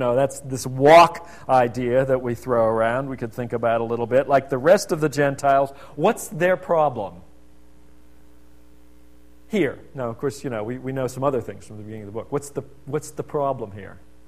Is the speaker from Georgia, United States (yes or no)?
no; Pittsburgh, Pennsylvania, United States; I grew up around Pittsburgh, so there were a lot of Jews around Pittsburgh, so I had Jewish friends growing up and stuff.